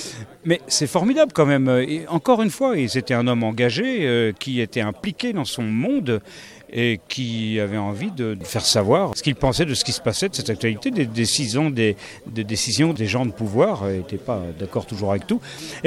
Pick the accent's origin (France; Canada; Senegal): France; Occitanie; Alors on vient tous de la région de Montpellier, Béziers, Pézenas. Voilà, on vient de cette région-là.